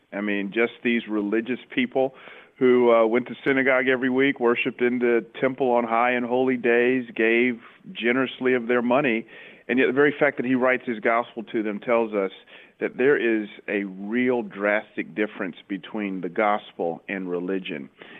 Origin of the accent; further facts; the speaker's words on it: Atlanta, Georgia, United States; I grew up in the Bible Belt in Atlanta